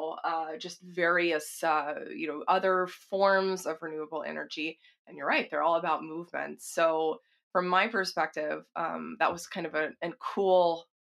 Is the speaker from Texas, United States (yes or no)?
yes; Texas, United States; Well, I'm not sixth generation, but I'm from Texas.